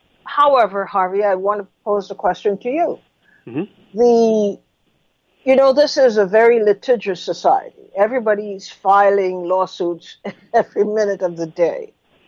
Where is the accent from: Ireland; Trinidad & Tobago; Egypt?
Trinidad & Tobago; I grew up in Trinidad.